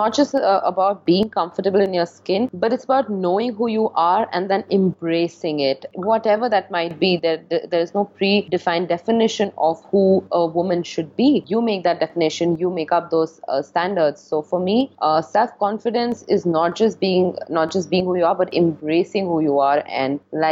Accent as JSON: {"language": "English", "country": "India", "said": "I'm Indian, and I actually graduated from Singapore because I studied communications there"}